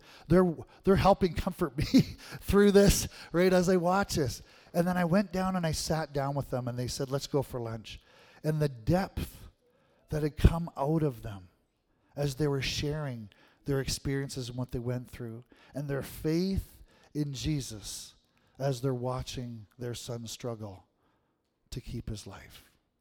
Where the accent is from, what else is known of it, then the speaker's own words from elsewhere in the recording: Manitoba, Canada; I was pastoring out in Vancouver, and I knew the family from growing up in Manitoba.